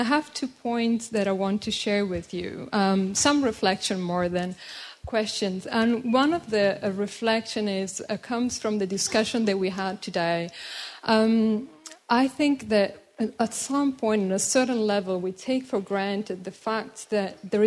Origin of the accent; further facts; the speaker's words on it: Italy; English is a second language; I come from Italy